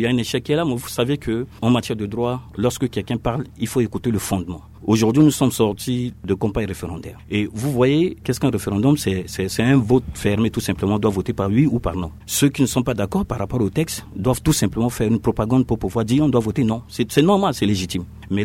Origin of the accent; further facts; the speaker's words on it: Central African Republic; Nous sommes tous des Centrafricains.